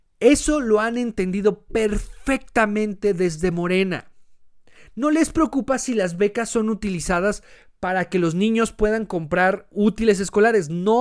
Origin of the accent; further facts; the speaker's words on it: Mexico; seguimos siendo mexicanos, porque seguimos siendo parte de la misma nación